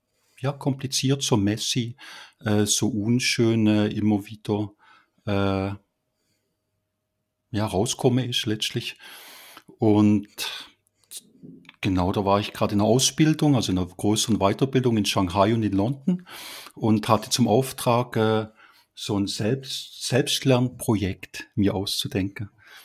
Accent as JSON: {"language": "German", "region": "Baden-Württemberg", "country": "Germany", "said": "Wo komme ich her? Vom Bodensee oder genauer aus dem Hegau. Wohne jetzt seit 30 Jahren in der Schweiz, jetzt im schönen Luzern."}